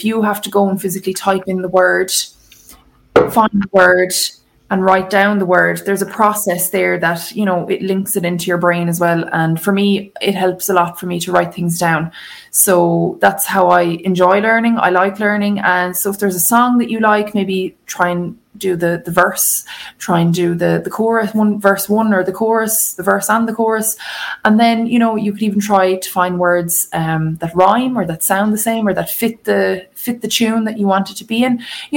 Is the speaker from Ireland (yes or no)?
yes; Dungarvan, Munster, Ireland; they also cover lots of things going on in my hometown of Dungarvan and on Rhine.